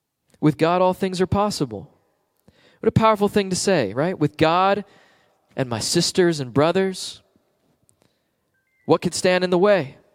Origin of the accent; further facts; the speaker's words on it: Florida, United States; Growing up in Florida and living near the water